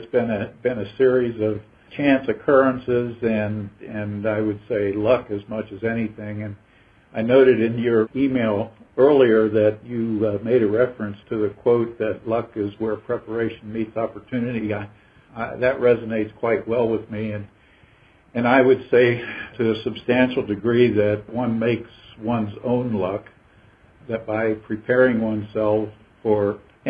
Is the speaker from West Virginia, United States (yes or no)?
yes; Morgantown, West Virginia, United States; I grew up in West Virginia and grew up in a college town in Morgantown, West Virginia.